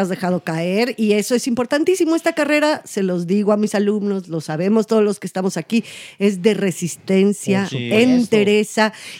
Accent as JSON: {"language": "Spanish", "country": "Mexico", "said": "Evidentemente, porque como mexicanos nos cuesta muchísimo trabajo salir adelante."}